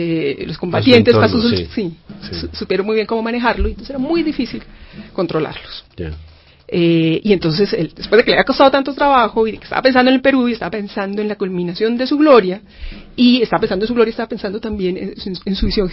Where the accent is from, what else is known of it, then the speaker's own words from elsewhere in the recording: Pasto, Nariño, Colombia; me interesó porque soy pastuso